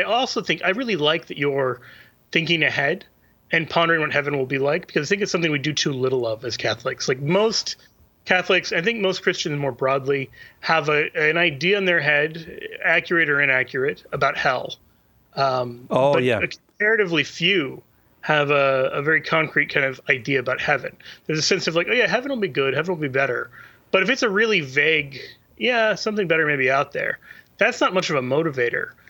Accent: Kansas City, Missouri, United States; born there; I was born in Kansas City, Missouri.

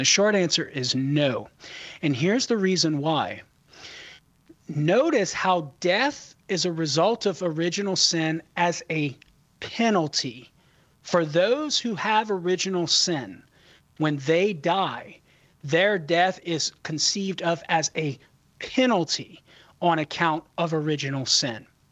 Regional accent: Louisiana, United States; I know how to say it because I'm Cajun.

